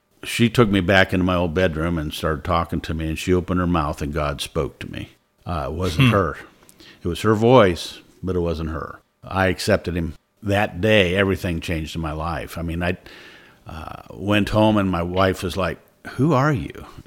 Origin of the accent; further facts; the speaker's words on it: Dover, Ohio, United States; also born or lived in Columbus, Ohio; Well, I was born in Columbus, Ohio. We moved around the state and ended up in Dover, Ohio. And it was there that I had graduated from high school.